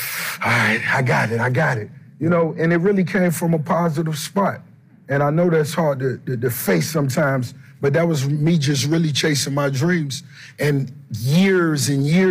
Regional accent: Miami, Florida, United States; growing up in Miami, where I'm from, it's real easy to stay on this side of the tracks, not have nothing.

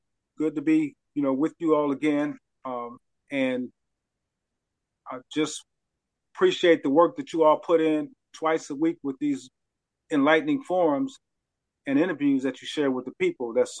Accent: Los Angeles, California, United States; now in Gary, United States; I'm pleased to be with you all in this network from my hometown, from the place where I was born, LA area. And so now I'm in the Chicago area. Actually, I'm in Gary, Indiana

